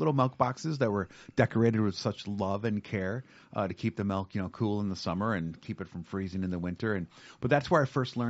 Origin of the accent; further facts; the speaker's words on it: White Bear Lake, Minnesota, United States; I grew up in White Bear Lake, as I mentioned. My father was a milkman.